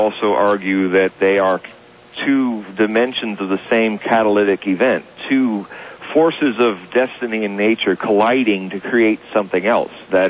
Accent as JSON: {"language": "English", "country": "United States", "said": "As a scholar beyond my own programming as an American"}